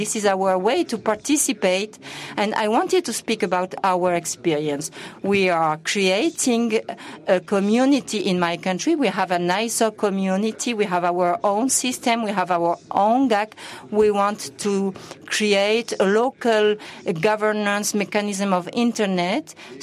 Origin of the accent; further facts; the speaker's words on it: Madagascar; English is a second language; Good morning. … from Madagascar.